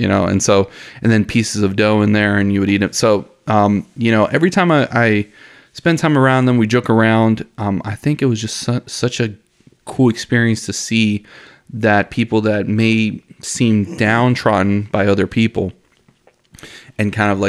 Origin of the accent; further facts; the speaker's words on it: Miami, Florida, United States; so my family's from Honduras. I grew up in Miami.